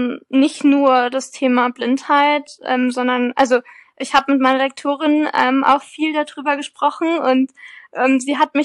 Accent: Freising, Bavaria, Germany; das Buch spielt ja in meiner Heimatstadt Freising.

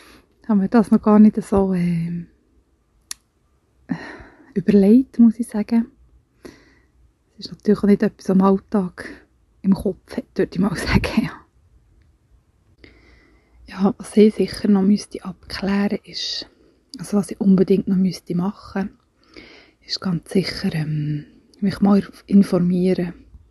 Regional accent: Fribourg, Switzerland; Hallo zusammen … ich komme aus dem Kanton Freiburg. Ich bin 31, bin Fachfrau Betreuung aus Beruf und arbeite in einem Altersheim als Nachtwache.

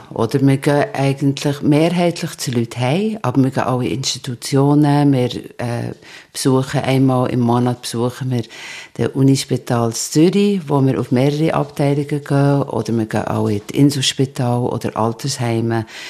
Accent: Ireland; German is a second language; als Irin ist Regen natürlich etwas, das ich ganz gut kenne

